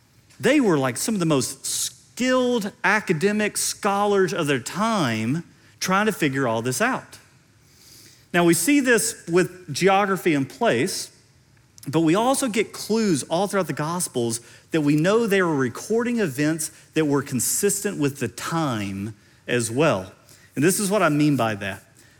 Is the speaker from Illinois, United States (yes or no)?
no; Kentucky, United States; accent: Central Kentucky; And when I say it, my Central Kentucky accent starts to come back.